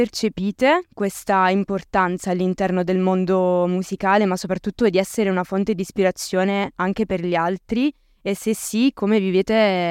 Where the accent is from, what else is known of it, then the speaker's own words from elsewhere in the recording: Foggia, Apulia, Italy; io vengo dalla Puglia, precisamente da Foggia